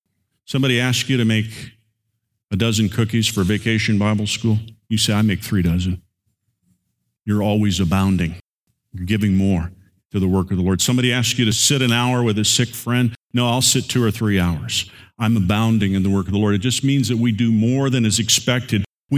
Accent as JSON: {"language": "English", "region": "Indiana", "country": "United States", "tie": "born or raised there"}